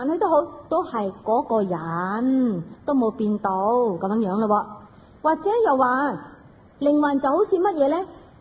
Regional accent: China; 在我們中國呢，我們中國人不是很喜歡打坐這件事

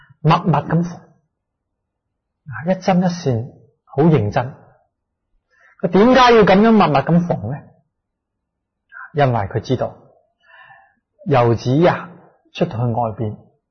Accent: Guangzhou, Guangdong, China; 咁我系广州人咯，所以从细咧都系讲啲广州方言啊，广州话。啊，咁啊。我妈咪咧系教我呢首诗，先教识我讲国语嘅。

